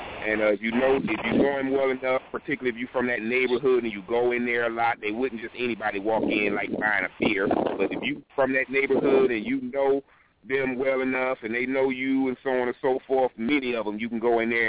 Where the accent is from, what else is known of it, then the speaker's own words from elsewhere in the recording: Flint, Michigan, United States; In my hometown of Flint, Michigan